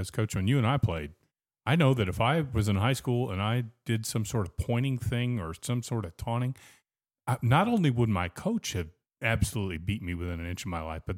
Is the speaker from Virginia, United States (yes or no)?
yes; Virginia, United States; No, I grew up in Virginia.